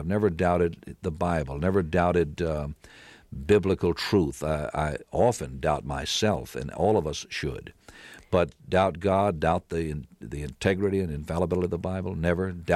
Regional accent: Virginia, United States; As was the entire South. I was born and raised in Virginia.

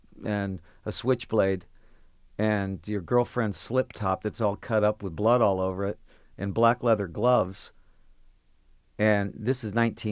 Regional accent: Detroit, Michigan, United States; It was the fact that, in fact, I was from Detroit, where you better. I got in a lot of fights when I was a little kid in Detroit.

